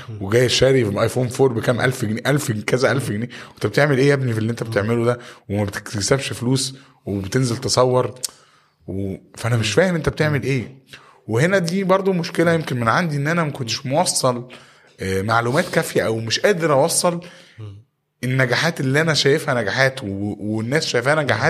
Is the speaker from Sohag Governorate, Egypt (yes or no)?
no; Alexandria, Alexandria Governorate, Egypt; انا اسكندراني شغال في القريه الذكيه مهندس